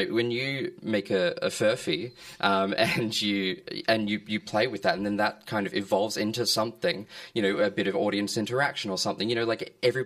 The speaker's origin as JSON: {"language": "English", "town": "Brisbane", "region": "Queensland", "country": "Australia", "tie": "born or raised there", "said": "Yeah, so I grew up in Brisbane"}